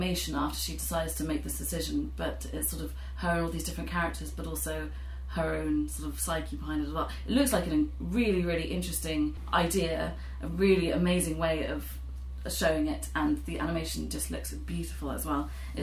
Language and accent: English; Abingdon, South East England, United Kingdom; In my hometown.